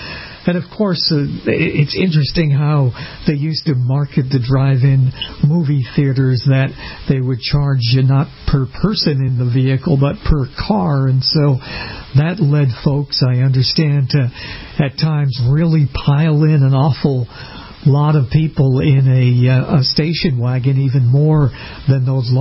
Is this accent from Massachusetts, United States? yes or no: yes; Needham, Massachusetts, United States; We didn't have one at that point when I was quite young in my hometown of Needham, Massachusetts